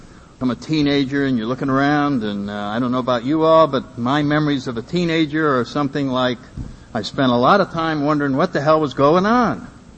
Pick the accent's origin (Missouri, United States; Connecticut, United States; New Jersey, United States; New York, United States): Connecticut, United States; I come from Connecticut, and back in the 40s, made the papers.